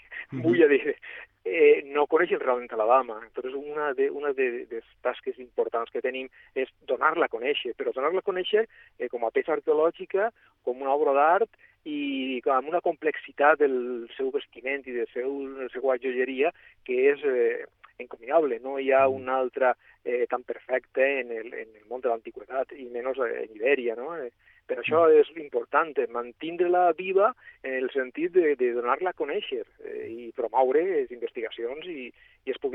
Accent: Elche, Valencian Community, Spain; Com a il·licità, vull que estiga aquí

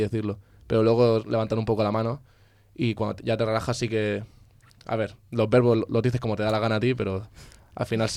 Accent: Elche, Valencian Community, Spain; soy aquí, de Elche, soy de zona costera.

